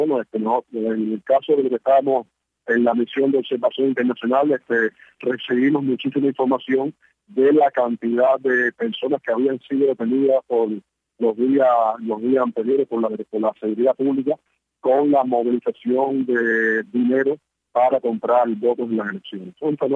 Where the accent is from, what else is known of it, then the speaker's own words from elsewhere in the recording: Cuba; fue muy importante para nosotros como cubanos